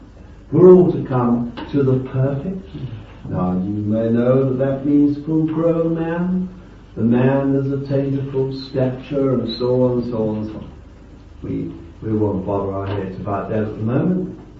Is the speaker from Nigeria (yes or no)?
no; England, United Kingdom; We're so English, we don't like emotion and all sorts of things.